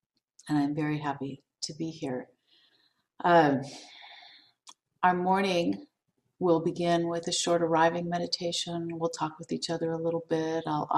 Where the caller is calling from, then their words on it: Arcata, California, United States; I am calling in from Arcata, which is about 300 miles north of San Francisco on the coast in the Redwoods